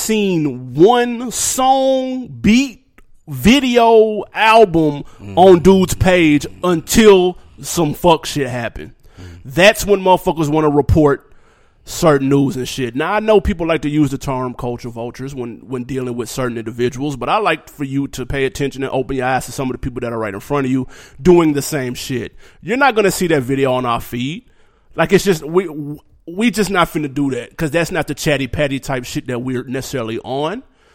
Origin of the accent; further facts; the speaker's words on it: Nashville, Tennessee, United States; listen, we're from Nashville.